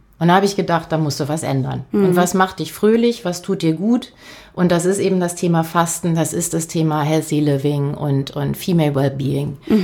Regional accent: Germany; born there; Also geboren bin ich in einer Kleinstadt an der holländischen Grenze. Und wollte damals dann, als ich Abi gemacht habe, unbedingt nach Berlin.

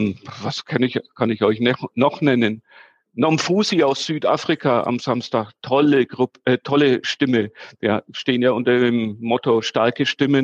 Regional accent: Nuremberg, Bavaria, Germany; Ich bin im Nürnberger Westend groß geworden.

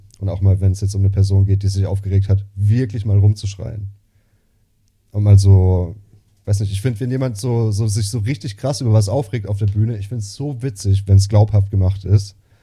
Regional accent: Baden-Württemberg, Germany; Weil ich halt aus dem tiefsten Baden komme

